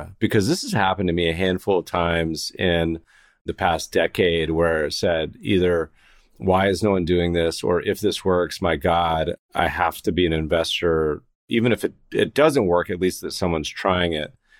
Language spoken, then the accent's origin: English; Colorado, United States; I grew up partially in Colorado